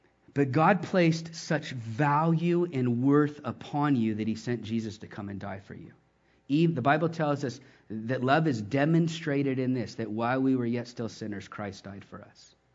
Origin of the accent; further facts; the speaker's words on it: Texas, United States; I'm from Texas, man. I don't know how y'all do it here.